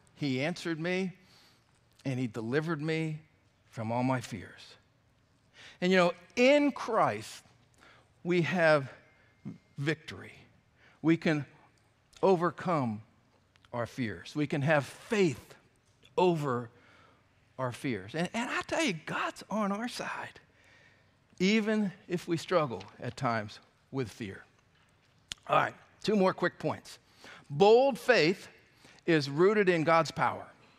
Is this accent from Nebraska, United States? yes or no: no; Ohio, United States; when growing up in Northeast Ohio, there were times where we had some great snowstorms